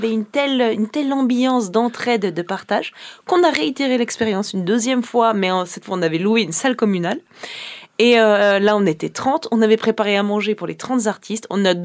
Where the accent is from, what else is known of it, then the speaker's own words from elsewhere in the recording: Switzerland; Alors, à la base, on vient de Suisse.